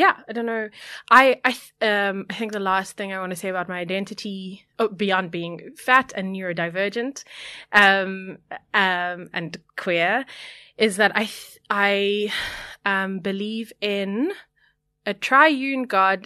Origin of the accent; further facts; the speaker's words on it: South Africa; I am South African. I am brown. I prefer the word brown to colored because that was given to us or placed on us under apartheid.